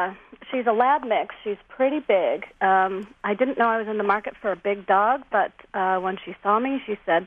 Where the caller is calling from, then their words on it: Azle, Texas, United States; I'm calling from Azle, Texas